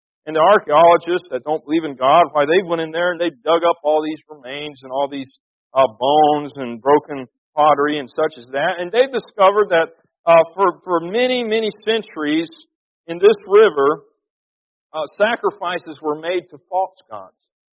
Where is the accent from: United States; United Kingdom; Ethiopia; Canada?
United States; Florida; I grew up in Florida. I was in a running feud with boys from Alabama